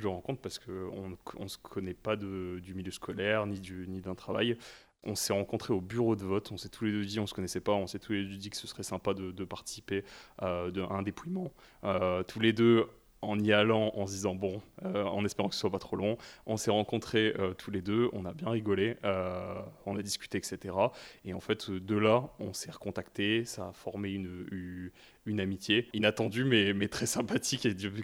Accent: Lille, Hauts-de-France, France; born or raised there

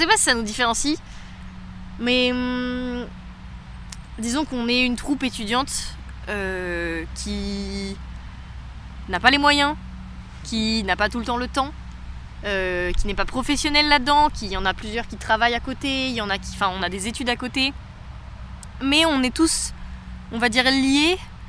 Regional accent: France; c'est le rapport en tant que Française avec le pays que je représente dans le spectacle, qui est la Côte d'Ivoire. J'ai jamais mis les pieds en Côte d'Ivoire, j'ai jamais mis les pieds en Afrique, tout court.

